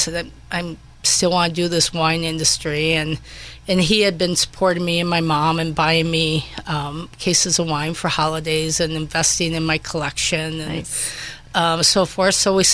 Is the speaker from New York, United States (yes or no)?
no; La Crosse, Wisconsin, United States; it's a little similar to where I grew up in La Crosse